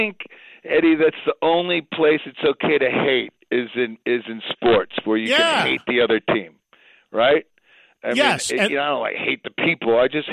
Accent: Detroit, Michigan, United States; Well, I grew up in Michigan, right? So I'm a Detroit boy.

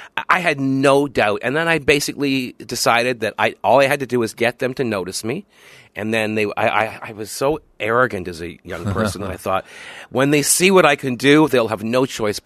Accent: Canada; I'm Canadian, yeah. Okay. We're Canadian.

